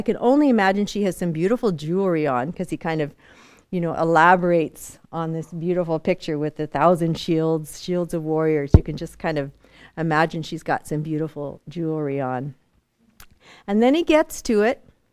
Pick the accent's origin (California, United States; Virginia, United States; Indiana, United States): California, United States; I grew up in California, we were married in California